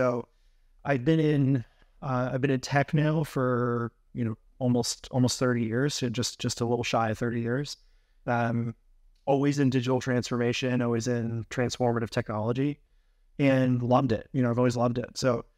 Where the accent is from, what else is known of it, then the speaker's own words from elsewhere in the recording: New York City, New York, United States; Yeah, I was a street skater. So I grew up in New York City.